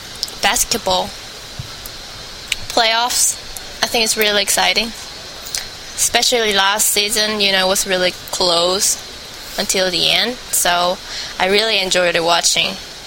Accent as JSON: {"language": "English", "country": "South Korea", "tie": "born or raised there", "second_language": "English", "said": "because I grew up in Korea and we love soccer."}